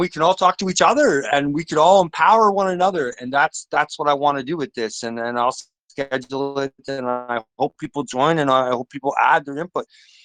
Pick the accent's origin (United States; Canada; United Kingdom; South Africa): Canada; I grew up on Much Music. I'm a Canadian guy. I grew up on YTV, and yeah, I am Canadian, right?